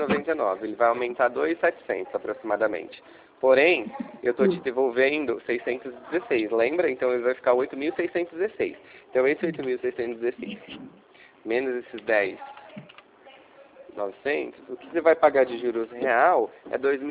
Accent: Ribeirão, Brazil; a gente é daqui de Ribeirão, tá vendendo para a nossa cidade.

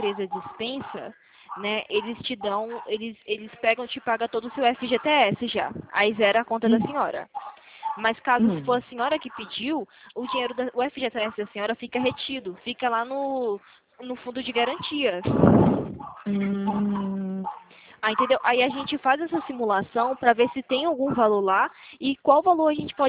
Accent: Rio Claro, São Paulo, Brazil; eu sou de São Paulo. Sou de São Paulo, da cidade de Rio Claro.

